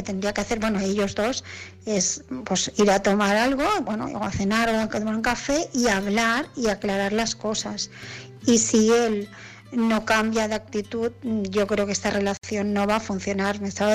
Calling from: Barcelona, Catalonia, Spain; de Barcelona

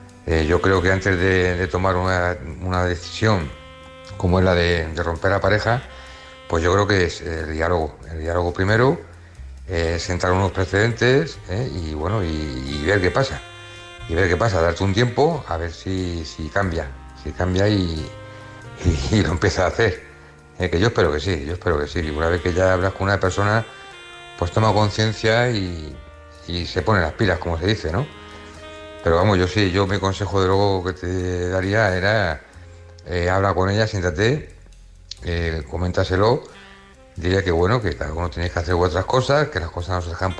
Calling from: Móstoles, Community of Madrid, Spain; de Móstoles.

